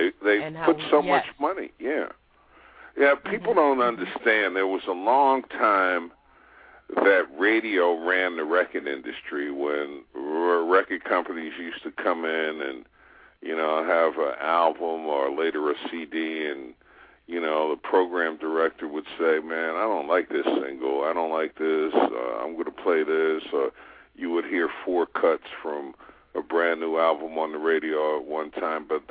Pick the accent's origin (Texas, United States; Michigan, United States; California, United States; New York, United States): New York, United States; Queens; You know, I grew up in Queens in New York